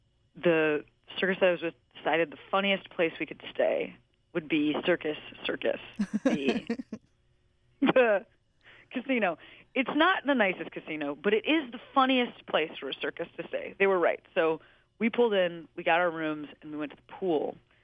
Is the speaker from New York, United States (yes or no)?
no; Chicago, Illinois, United States; I moved back home to my hometown, Chicago, and was working, just a series of different day jobs.